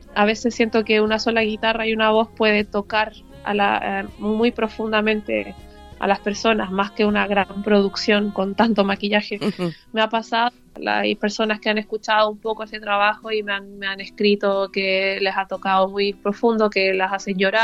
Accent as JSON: {"language": "Spanish", "country": "Chile", "tie": "born or raised there", "moved": "yes", "said": "Mi tierra natal, que es Chile, y esta nueva tierra que me ha acogido desde ya casi 15 años."}